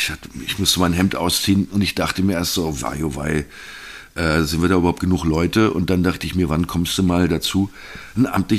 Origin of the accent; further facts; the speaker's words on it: Bavaria, Germany; Genauer gesagt war das in Unterfranken. Ist ja außerhalb von Deutschland, da komme ich nämlich her. Ich bin gar nicht deutsch, ich bin Unterfranke.